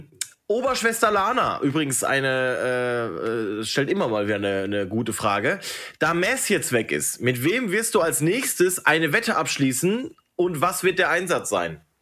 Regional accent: Hamm, North Rhine-Westphalia, Germany; moved away; bei uns, da wo ich aufgewachsen bin, in Hamm, das ist halt mehr so ein Eishockey-Standort als hier unten im Südwesten. da wo ich jetzt wohne, in einem Umkreis von Karlsruhe

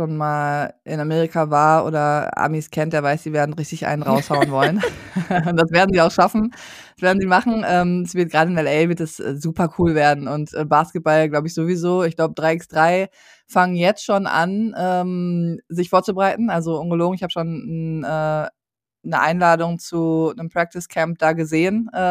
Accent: Essen, North Rhine-Westphalia, Germany; ich bin ja geboren und aufgewachsen in Essen. Also ich bin ja ein Ruhrpott-Kind. Ich weiß nicht, ob man es hört.

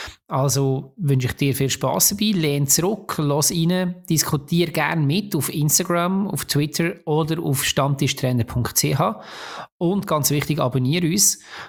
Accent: Lucerne, Switzerland; now in Zurich, Switzerland; Da ich als Luzerner seit vielen Jahren in Zürich arbeite

